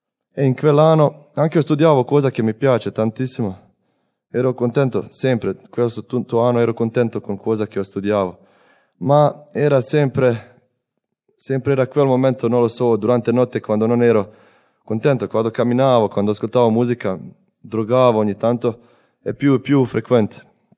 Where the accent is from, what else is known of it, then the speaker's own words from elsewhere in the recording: Bosnia & Herzegovina; Italian is a second language; sono croato ma vengo da Bosnia, quindi è mia storia. Vengo da una famiglia semplice, cristiana, tradizionale cristiana